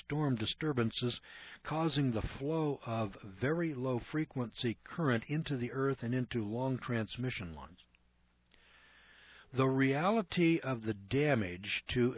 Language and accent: English; Los Alamos, New Mexico, United States; Growing up in Los Alamos, New Mexico, I was captivated by the subject of nuclear war, and somehow it became my career path.